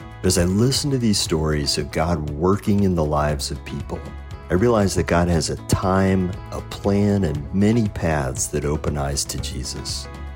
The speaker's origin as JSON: {"language": "English", "town": "Lawrence", "region": "Kansas", "country": "United States", "said": "from Lawrence, Kansas."}